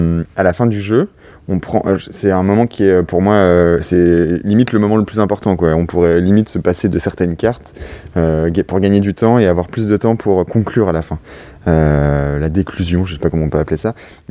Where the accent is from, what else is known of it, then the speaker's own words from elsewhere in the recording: Annecy, Auvergne-Rhône-Alpes, France; Moi, je viens de Annecy.